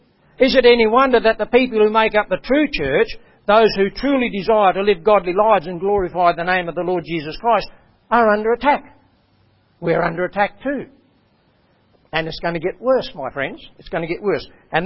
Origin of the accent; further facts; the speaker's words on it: Cooktown, Queensland, Australia; I went to Cooktown when I was 10, so I was still only a little kid. Growing up in Cooktown, I only saw one church that had regular services, and that was the Catholic Church.